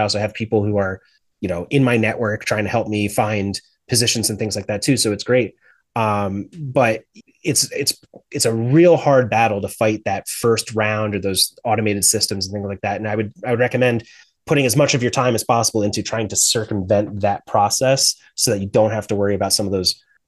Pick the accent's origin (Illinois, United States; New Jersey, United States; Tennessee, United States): New Jersey, United States; I was from Southern New Jersey originally. There's no tech work there.